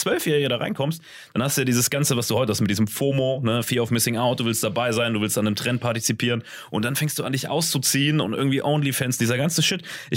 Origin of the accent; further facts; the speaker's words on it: Saarland, Germany; Bei uns im Saarland gab es Gesichterparty.